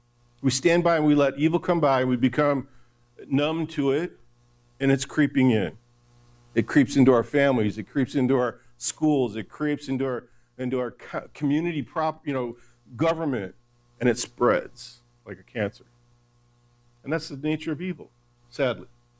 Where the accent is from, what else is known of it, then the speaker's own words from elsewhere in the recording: Detroit, Michigan, United States; I grew up in Detroit and Lincolns were the top of the top, them and Cadillacs.